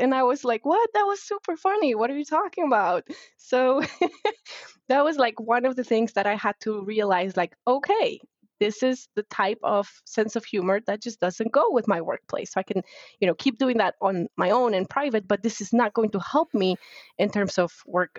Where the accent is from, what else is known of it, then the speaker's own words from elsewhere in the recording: Poland; now in United States; I moved from Poland to United States. And as an immigrant